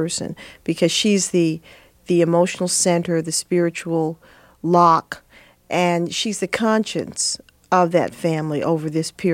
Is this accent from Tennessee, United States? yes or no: no; Washington, District of Columbia, United States; but that were in, of all places, my hometown of Washington, which seemed to me at that time the most unglamorous, unexciting place on earth.